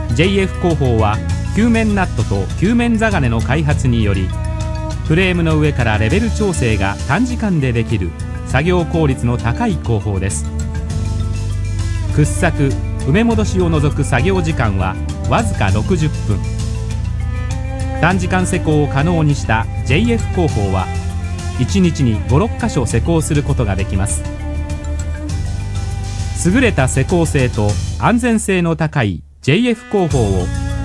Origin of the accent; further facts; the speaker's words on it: Shinjuku, Tokyo, Japan; 私、新宿生まれの新宿育ちなんですが